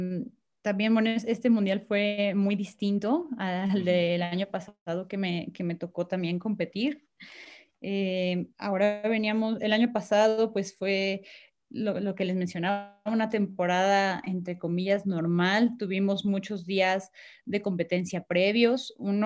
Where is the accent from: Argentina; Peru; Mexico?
Mexico; lo que nos hace falta a nosotras como mexicanas es justo competir